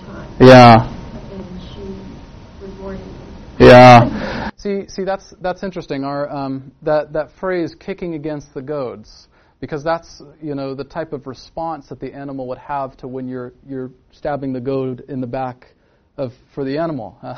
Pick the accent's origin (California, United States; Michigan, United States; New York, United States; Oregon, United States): California, United States; I grew up in the Silicon Valley, so I had to Google what an ox goad was